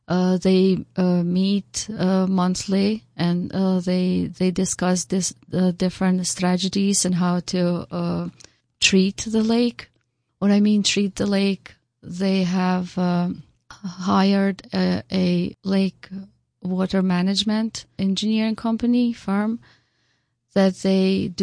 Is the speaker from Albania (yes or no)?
yes; Albania; now in Lake Huntington, United States; originally I'm from Albania, so I was not born in Lake Huntington, but I have been living in Lake Huntington, New York for the last 2 decades.